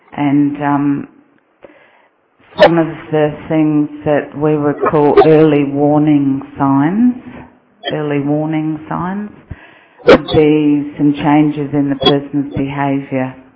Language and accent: English; Australia; I'm from Australia